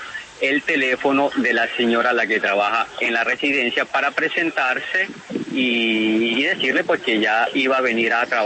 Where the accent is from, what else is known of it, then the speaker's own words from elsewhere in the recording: Ecuador; Yo soy de Ecuador.